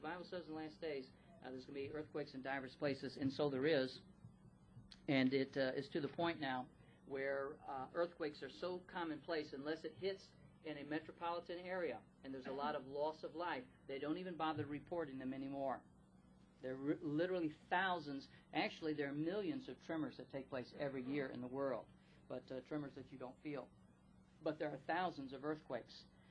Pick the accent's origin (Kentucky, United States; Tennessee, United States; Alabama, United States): Tennessee, United States; Dyersburg; and I was raised in Dyersburg, Tennessee. As a matter of fact, my home was 12 miles southeast of Dyersburg, Tennessee.